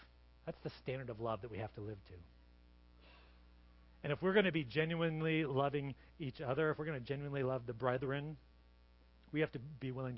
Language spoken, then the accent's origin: English; Corvallis, Oregon, United States; We grew up in Corvallis, and he was out playing in the yard.